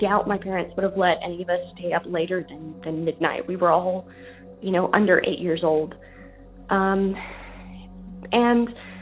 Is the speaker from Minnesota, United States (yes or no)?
no; Tennessee, United States; I'm from Tennessee.